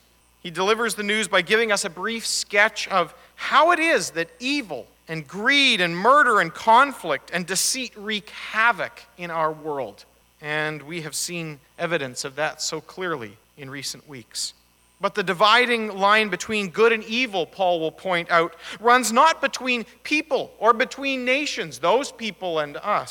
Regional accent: Manitoba, Canada; And I grew up in Manitoba on a farm, and growing up in the prairies, there was one part of winter that I always looked forward to.

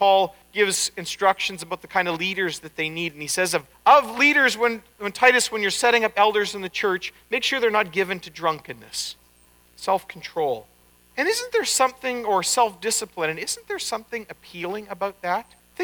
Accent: Elm Creek, Manitoba, Canada; It's like my hometown of Elm Creek, and people go blank, and it's like, well, it's close to Winnipeg

